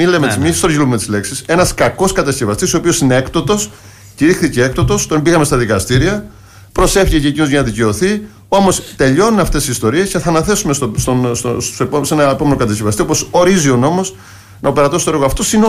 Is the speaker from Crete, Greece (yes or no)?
yes; Heraklion, Crete, Greece; είμαι πολύ περήφανος για τον τόπο μου, για το Ηράκλειο